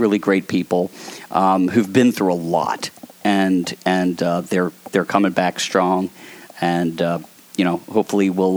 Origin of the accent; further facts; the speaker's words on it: Catonsville, Maryland, United States; And you know, I'm from Catonsville, but you know, I'm an outsider even from Catonsville.